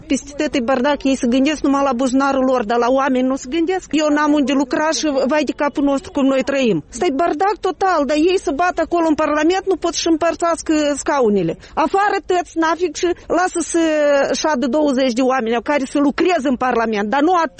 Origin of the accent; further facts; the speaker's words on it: Moldova; noi suntem moldoveni din talp și moldovenii am fost tot timpul.